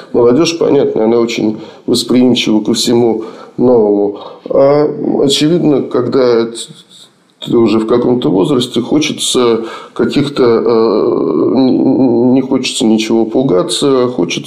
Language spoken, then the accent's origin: Russian; Moscow, Russia; ну, за исключением моего родного города Москвы, как в городе на Каме.